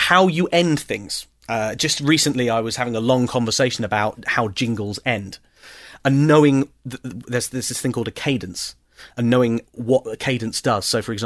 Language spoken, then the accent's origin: English; South East England, United Kingdom; I left Kerrang. I moved back down to my hometown in Kent and worked on Invicta FM.